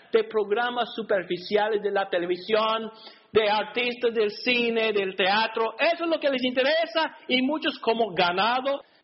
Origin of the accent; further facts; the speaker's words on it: Alabama, United States; Yo soy de Alabama. Y yo me acuerdo como joven a veces.